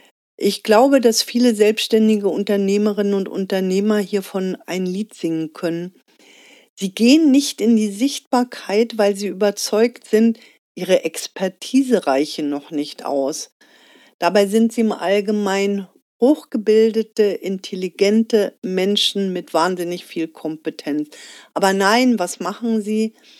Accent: East Germany, Germany; Aber ich bin in der DDR aufgewachsen

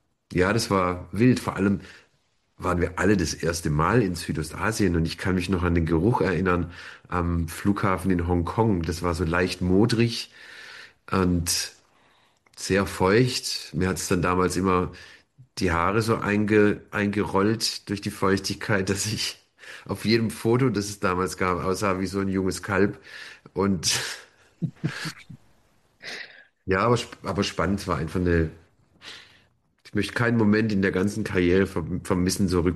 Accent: Baden-Württemberg, Germany; bei uns hier im Enzkreis, da wo ich herkomme

